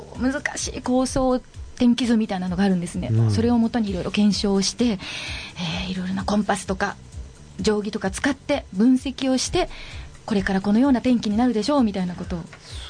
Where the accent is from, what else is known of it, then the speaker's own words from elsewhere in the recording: Oita, Japan; 私大分出身だったもので、ちょっと実家に帰っている時にうわかっこいいなと思って